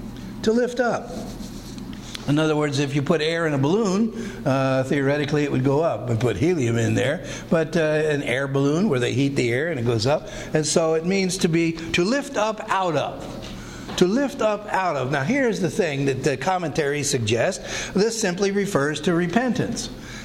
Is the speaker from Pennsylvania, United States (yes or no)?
yes; Pottstown, Pennsylvania, United States; Ultimately, I was born in Pottstown, Pennsylvania.